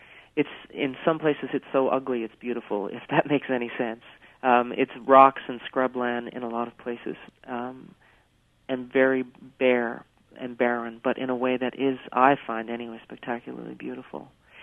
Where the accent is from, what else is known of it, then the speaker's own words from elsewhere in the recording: Buchans, Newfoundland and Labrador, Canada; is about 5 minutes from my hometown of Buchans.